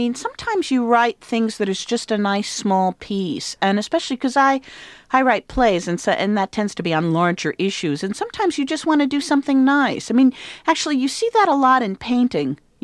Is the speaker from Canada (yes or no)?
no; Manhattan, New York, United States; Well, I grew up in Manhattan and I never had to drive.